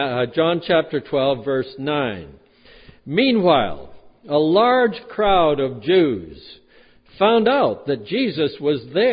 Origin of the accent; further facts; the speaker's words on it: Boston, Massachusetts, United States; When I was a kid growing up in Roman Catholic Boston, all the Catholic kids, I kind of envied them